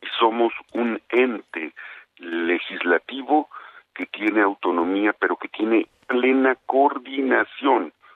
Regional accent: Puebla, Mexico; yo soy de Puebla

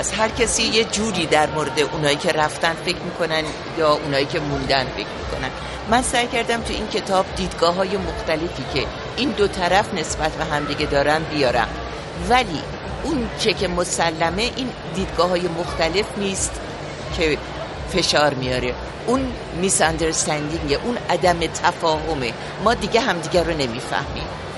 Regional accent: Iran; moved away as an adult; من خیلی وقت نیست که از ایران خارج شدم. من شاید 5-6 ساله که اومدم بیرون، اونم به دلیل کتاب هام، ولی همیشه احساسم اینه که من ایرانی هستم.

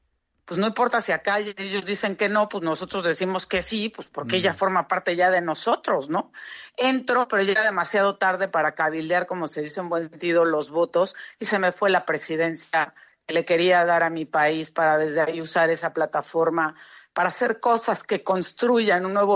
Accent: Mexico; soy la única mexicana que tiene un asiento en el Comité Internacional de Salud

